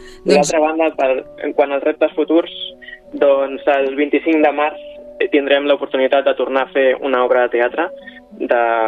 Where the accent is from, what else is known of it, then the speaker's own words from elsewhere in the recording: Cerdanyola del Vallès, Catalonia, Spain; Jo que sóc de Cerdanyola del Vallès, és a dir, som veïns.